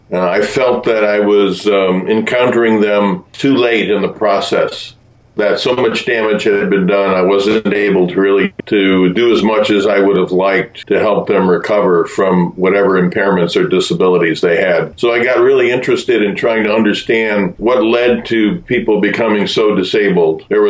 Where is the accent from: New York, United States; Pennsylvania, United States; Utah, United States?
New York, United States; East Amherst; born there; Yeah, I was born outside of Buffalo, New York, in the town of East Amherst.